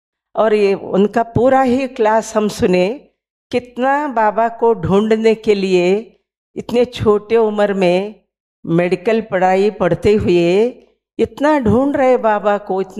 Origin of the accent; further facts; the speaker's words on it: Karnataka, India; गुलबर्गा के हमारे गांव में आए